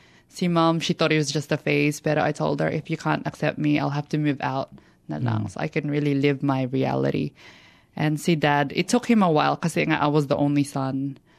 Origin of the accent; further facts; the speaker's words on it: Sydney, New South Wales, Australia; I am 24 and I'm from Sydney, Australia, and I'm a proud transgender woman.